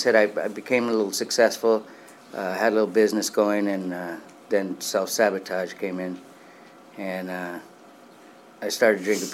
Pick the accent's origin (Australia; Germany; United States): United States; Los Angeles, California; They used to manage and co-own a tavern in a town that I was raised in Los Angeles.